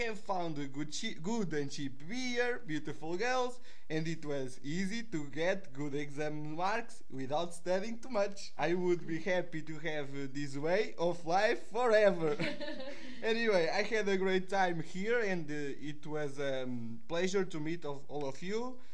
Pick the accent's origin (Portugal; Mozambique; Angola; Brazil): Portugal; now in Czech Republic; venho de Portugal, estudo Engenharia Eletrotécnica, vim para a República Checa um bocado por engano, mas não estou nada arrependido.